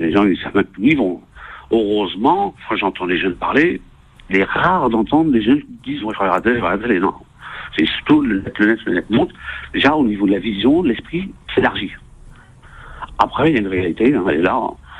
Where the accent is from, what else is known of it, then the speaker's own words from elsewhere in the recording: Paris, Île-de-France, France; Moi, je suis parisien dans l'âme. Je suis né à Paris, j'ai grandi à Paris